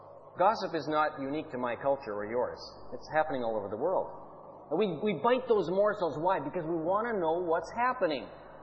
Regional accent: Canada; although I'm Canadian and I like the way Canadians do things because that's my culture

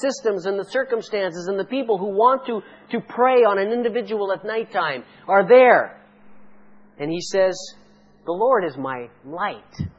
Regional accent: Saskatchewan, Canada; I grew up in Saskatchewan. That's the bald prairies in western Canada, where you can look, you know, it's so flat that you can stand on a little box and look halfway into next week.

